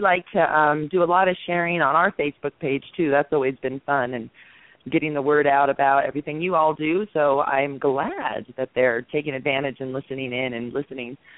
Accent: Aurora, Colorado, United States; from Aurora, Colorado

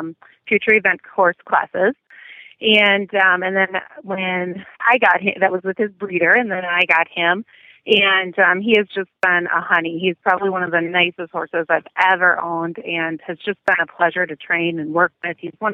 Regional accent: St. Paul, Minnesota, United States; Sure. Minnesota, St. Paul, Minnesota.

